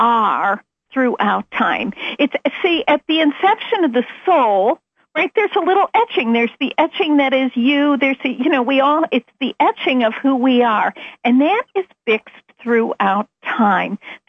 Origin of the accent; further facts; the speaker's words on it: Midwest, United States; you know, I'm from the Midwest.